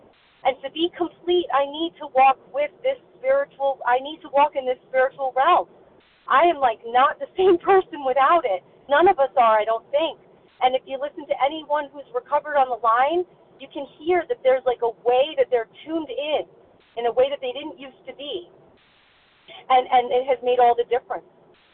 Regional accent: New Jersey, United States; I'm a recovered compulsive overeater from New Jersey. I hope I can be heard okay. I'm just driving from my place in Pennsylvania back to Jersey.

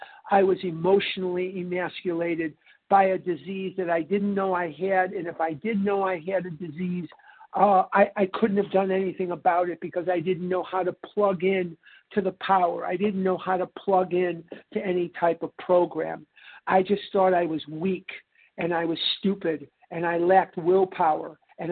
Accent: Chicago, Illinois, United States; I'm born and raised in Chicago.

